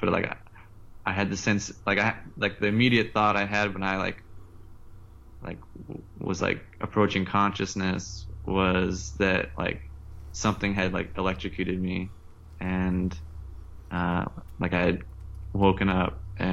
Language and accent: English; Montana, United States; also born or lived in Maui, Hawaii / Albuquerque, New Mexico; So I was born on Maui. Then from 1 to 3 years old, we lived near Albuquerque, New Mexico. And then from 3 until 10, we lived in a small town of 80 people in Montana.